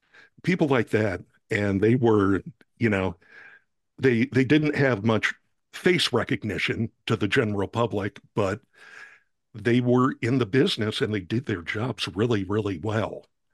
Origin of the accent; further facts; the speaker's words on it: Tiburon, California, United States; Paul Frees lived in the town where I grew up in Tiburon, California, in Marin County.